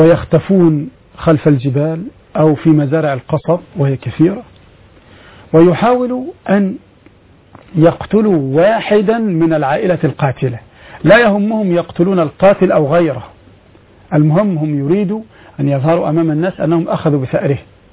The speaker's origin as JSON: {"language": "Arabic", "region": "Upper Egypt", "country": "Egypt", "said": "عندنا في الصعيد أناس فضلاء أجلاء وأصحاب نخوة"}